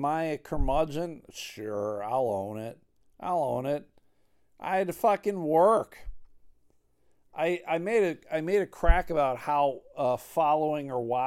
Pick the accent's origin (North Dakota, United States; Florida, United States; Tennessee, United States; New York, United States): New York, United States; Buffalo; I'm originally from Buffalo, New York.